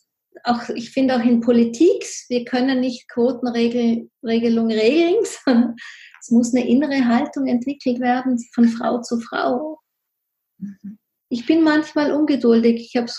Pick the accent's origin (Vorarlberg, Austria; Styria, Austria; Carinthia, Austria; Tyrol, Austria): Tyrol, Austria; ich komme ja aus Tirol hier, hinter den Bergen, und da ist ein ganz starkes patriarchales System nach wie vor.